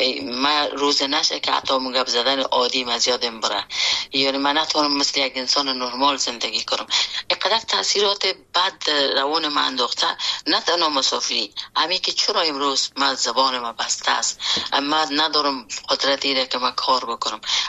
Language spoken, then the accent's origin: Persian; Afghanistan; born or raised there; moved away as an adult